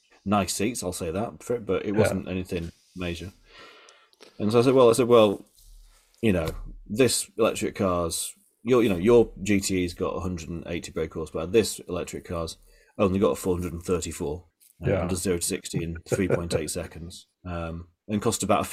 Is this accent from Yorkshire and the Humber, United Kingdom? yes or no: yes; Yorkshire and the Humber, United Kingdom; I said, I'm a Yorkshireman. I'm tighter than cramp.